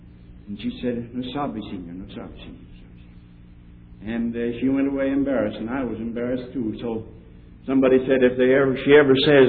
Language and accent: English; Netherlands; accent: Dutch; English is a second language; I don't know whether she understood or not with my Dutch accent